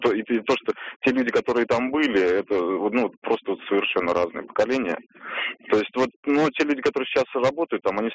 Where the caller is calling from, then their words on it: Moscow, Russia; я звоню из Москвы.